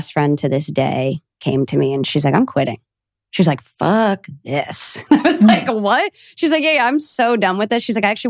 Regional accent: New Jersey, United States; now in Los Angeles, United States; Originally from Dirty Jers, born and raised.

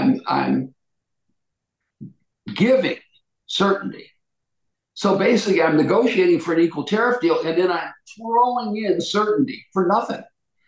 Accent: Ashtabula, Ohio, United States; when I grew up in Ashtabula, kids were proud that their dad worked at the mill, right?

